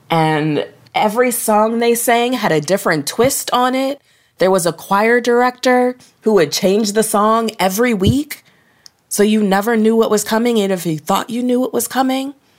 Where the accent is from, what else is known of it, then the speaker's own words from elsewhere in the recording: Toledo, Ohio, United States; Sure. I grew up in Toledo, Ohio, and my parents sent me to Christian schools my entire life.